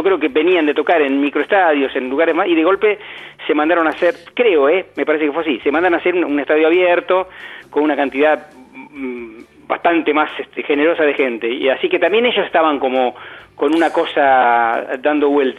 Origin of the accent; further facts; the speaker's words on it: La Plata, Buenos Aires Province, Argentina; Yo tengo el recuerdo, bueno, yo soy de La Plata